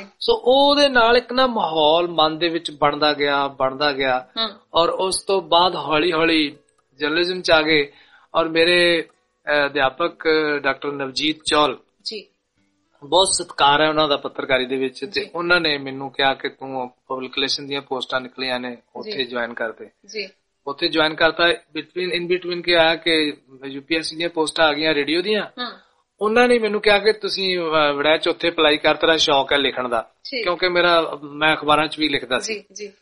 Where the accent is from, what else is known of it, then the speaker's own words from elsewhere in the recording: Fatehpur Rajputan, Punjab, India; also born or lived in Ambala; ਸੋ ਉੱਥੇ ਮੇਰਾ ਬਰਥ ਅੰਬਾਲੇ ਦਾ ਸੀ, ਲੇਕਿਨ ਪੇਰੈਂਟਸ ਮੇਰੇ ਫਤਿਹਪੁਰ ਰਾਜਪੂਤਾਂ ਸੀ। ਉੱਥੇ ਮੈਂ ਪੰਜਵੀਂ ਚ ਪੜਿਆ ਸਰਕਾਰੀ ਸਕੂਲ ਦੇ ਵਿੱਚ, ਫਿਰ ਮੈਂ ਉਸ ਤੋਂ ਬਾਅਦ ਸੁਨੌਰ ਪੜਿਆ